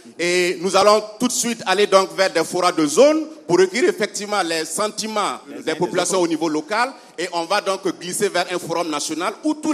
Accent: Burkina Faso; Donc je pense que nous devons en tant que burkinabé se faire confiance

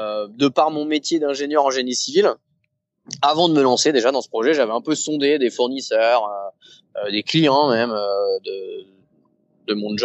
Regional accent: Saint-Malo, Brittany, France; moi je suis de Saint-Malo et que j'ai vu forcément étant gamin plein de coureurs au large partir de Saint-Malo

